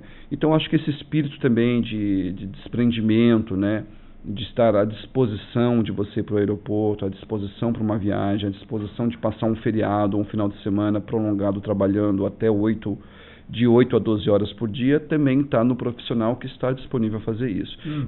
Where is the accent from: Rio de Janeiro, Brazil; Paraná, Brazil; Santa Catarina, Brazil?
Santa Catarina, Brazil; Urussanga; moved away as an adult; hoje eu estou com 45 anos, né? E quando comecei essa carreira foi praticamente com 19, quando saí de Uruçanga. Eu saí de Uruçanga de corpo, mas a minha alma sempre ficou aqui